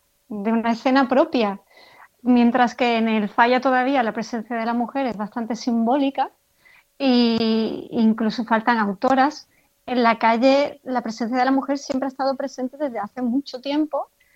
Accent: Cádiz, Andalusia, Spain; moved away; yo soy de Cádiz, hace mucho tiempo que no vivo en Cádiz, yo había de pequeña había salido en una agrupación familiar y ya cuando me fui de Cádiz desconecté muchísimo del carnaval

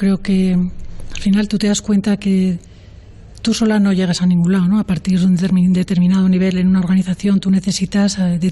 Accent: Burgos, Castile and León, Spain; Ya, pues no, soy burgalesa, burgalesa.

